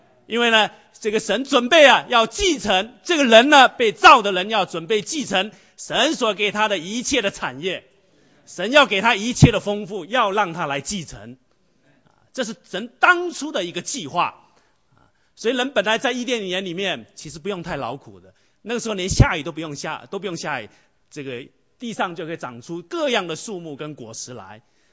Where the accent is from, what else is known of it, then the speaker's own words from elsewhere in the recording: China; 我们中国人这个中国历史哲学研究了老半天，这个是一直没办法解决的一个问题。